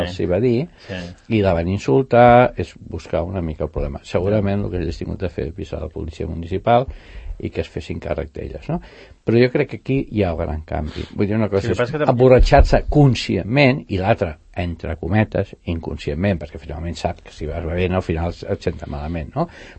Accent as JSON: {"language": "Catalan", "town": "El Masnou", "region": "Catalonia", "country": "Spain", "tie": "born or raised there", "said": "jo recordo, jo soc fill de Masnou"}